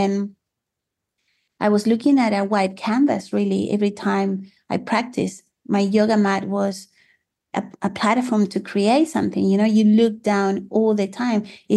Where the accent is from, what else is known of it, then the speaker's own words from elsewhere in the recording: Chile; English is a second language; now in New Zealand; I studied design 6 years back at home. I'm from Chile, by the way. That is a strong accent.